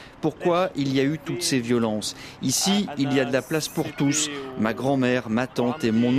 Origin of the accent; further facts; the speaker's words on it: Gaza, Gaza Strip, Palestine; De mon enfance à Gaza, je me souviens de la crèche, puis de mon école primaire.